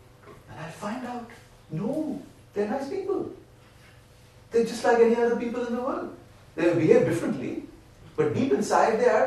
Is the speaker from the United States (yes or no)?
no; India; I grew up in India. I was taught in India.